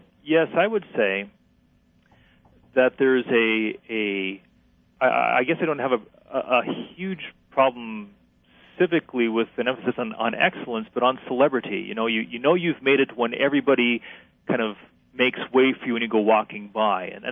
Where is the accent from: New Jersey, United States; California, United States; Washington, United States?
Washington, United States; Seattle; But then again, I grew up in Seattle, so it was the Seahawks and Mariners.